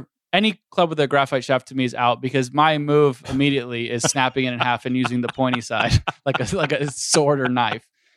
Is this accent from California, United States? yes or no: yes; California, United States; You get to use the Monterey Peninsula, and just because it's my home state.